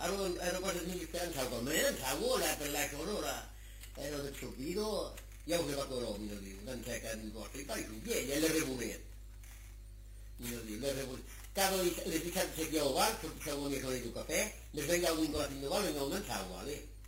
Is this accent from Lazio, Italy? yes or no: yes; Rome, Lazio, Italy; E vero, io sono da Roma.